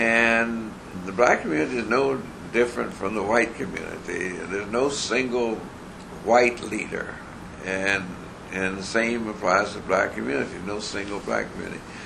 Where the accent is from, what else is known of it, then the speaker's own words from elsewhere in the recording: Cleveland, Ohio, United States; We came from Cleveland, where we'd been born and raised